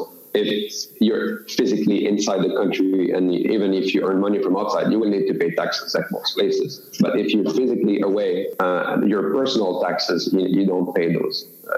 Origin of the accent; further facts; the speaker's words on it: Quebec, Canada; So for me, I'm Canadian, but I'm from Quebec province.